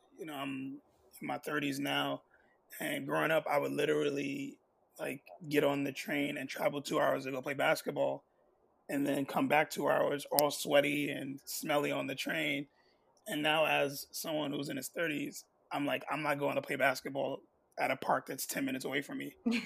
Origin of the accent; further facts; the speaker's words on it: Brooklyn, New York, United States; also born or lived in Staten Island, United States; I'm from Brooklyn, but I went to school in Staten Island.